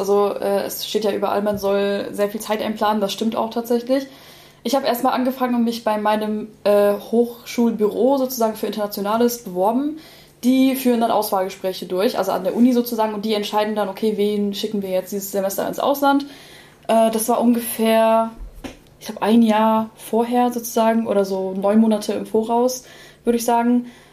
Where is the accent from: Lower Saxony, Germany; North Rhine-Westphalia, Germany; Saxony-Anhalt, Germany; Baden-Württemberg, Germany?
Lower Saxony, Germany; Delmenhorst; now in Hanover, Germany; Und ich komme ursprünglich aus Delmenhorst, das ist bei Bremen, und bin da auf eine Grundschule gegangen